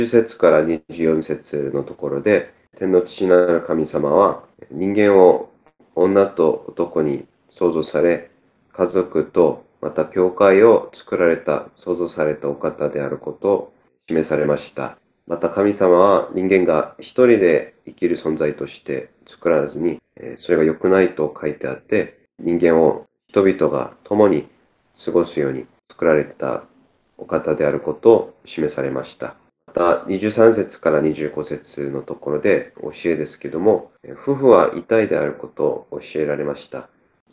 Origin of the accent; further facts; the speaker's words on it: South Korea; 地元の韓国に戻って葬儀に参加しているんですけども